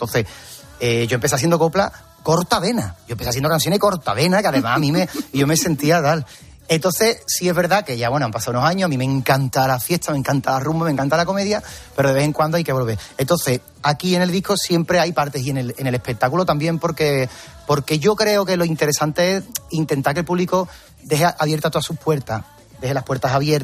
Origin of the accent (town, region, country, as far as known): Cádiz, Andalusia, Spain